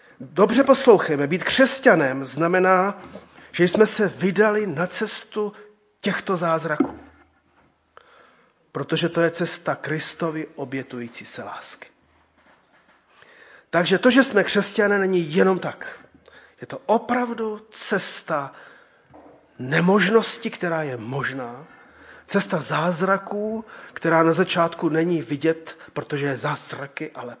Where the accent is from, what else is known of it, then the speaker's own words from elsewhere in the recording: Zlín, Zlín Region, Czechia; born there; now in Brno, Czechia; já narozen ve Zlíně a žijící v Brně a teď hold v Praze chvilku